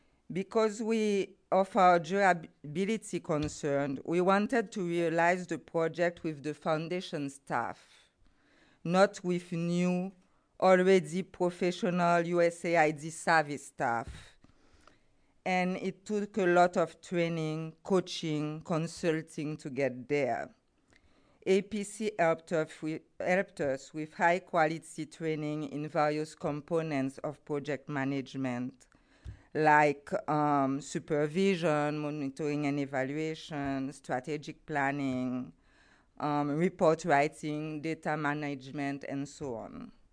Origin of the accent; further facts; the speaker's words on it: Haiti; English is a second language; also born or lived in Mexico; please be indulgent with my English. It's not my first language. So I began working in Mexico, and I came back home in Haiti 20 years ago.